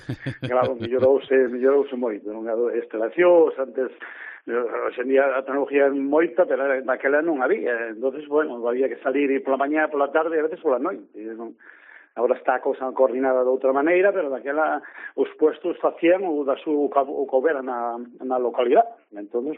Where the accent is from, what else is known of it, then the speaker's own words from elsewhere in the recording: Boimorto, Galicia, Spain; Son de Boimorto.